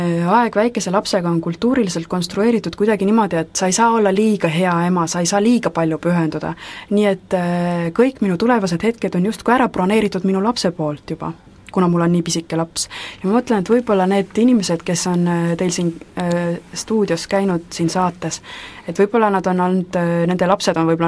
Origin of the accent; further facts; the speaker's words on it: Saue, Harju County, Estonia; ma olin ikka pigem selline väga linnakeskne, kes ihaldas kesklinnas elamist, sest ma kunagi pärinen Saualt.